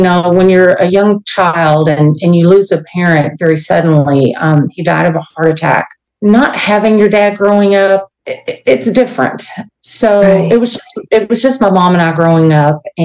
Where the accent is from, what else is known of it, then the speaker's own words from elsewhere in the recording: Kentucky, United States; because I knew my family, we grew up in Kentucky.